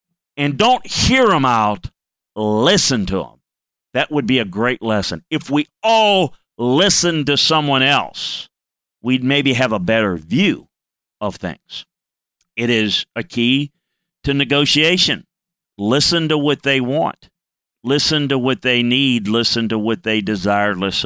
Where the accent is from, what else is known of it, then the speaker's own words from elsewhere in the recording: Louisiana, United States; Look, I grew up in South Louisiana. We had two school systems in my little town.